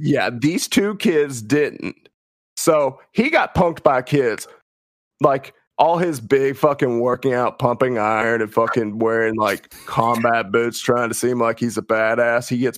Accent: the South, United States; And I say this as a Southerner.

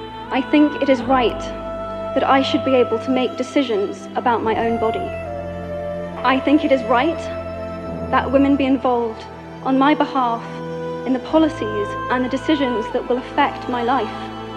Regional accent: United Kingdom; I am from Britain

